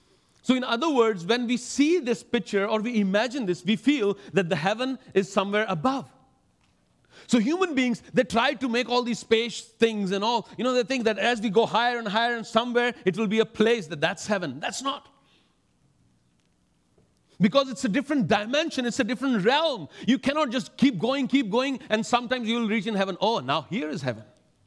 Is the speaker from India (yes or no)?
yes; India; When you see me that I am an Indian. And though sometimes I would do things which might be odd in this culture. I don't want to offend people, but still, unknowingly, I can offend people. Because I come from a different culture.